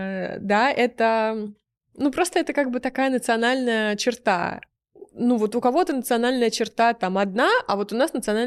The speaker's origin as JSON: {"language": "Russian", "town": "Dmitrov", "region": "Moscow Oblast", "country": "Russia", "said": "И вот мы из Дмитрова там ехали в Москву"}